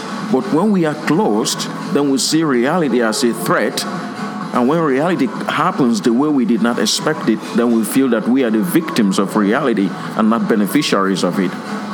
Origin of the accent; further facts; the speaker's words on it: Nigeria; now in Buffalo, United States; I grew up in Nigeria. I never had any clue that I was going to find myself in the U.S.